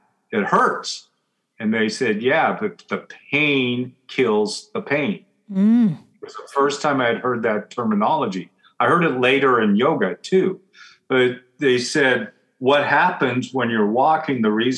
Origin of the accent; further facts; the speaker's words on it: Oregon, United States; When I went to OHSU in Portland, I grew up in Oregon, and in Portland, Oregon Health Sciences University